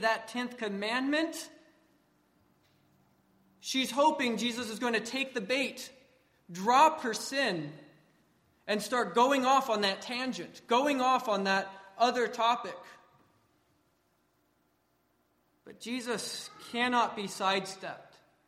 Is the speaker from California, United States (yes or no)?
yes; California, United States; I'm from Southern California, not by the ocean where it's nice and cool, but inland by the desert where it's hot. And actually the terrain in the area I grew up in is pretty similar to that historically of the land of Israel.